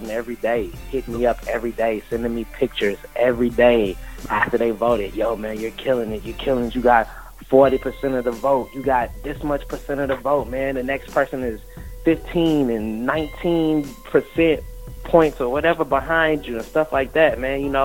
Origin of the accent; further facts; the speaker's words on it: Texas, United States; So it was already just kind of nerve-wracking because I'm coming from the South doing something a little bit different than what they used